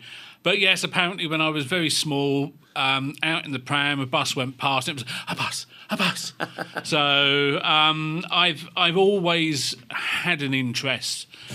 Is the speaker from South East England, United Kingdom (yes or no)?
yes; Rochester, South East England, United Kingdom; So I'm originally from the city of Rochester in Kent.